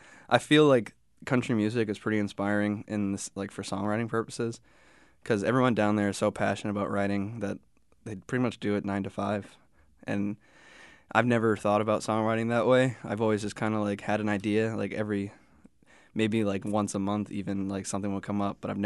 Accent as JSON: {"language": "English", "town": "Mount Vernon", "country": "United States", "said": "I'm from Mount Vernon, so the closest grocery store is like 20 minutes."}